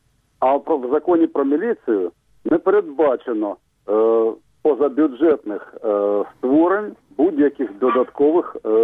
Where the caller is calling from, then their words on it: Kharkiv, Kharkiv Oblast, Ukraine; я з Харкова.